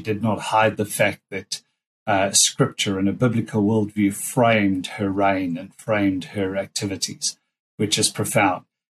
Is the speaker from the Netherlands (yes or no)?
no; Australia; being Australian